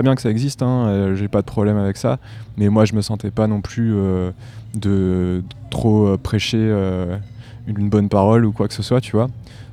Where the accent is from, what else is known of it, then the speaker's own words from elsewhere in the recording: Lyon, Auvergne-Rhône-Alpes, France; now in Strasbourg, France; moi je viens de Lyon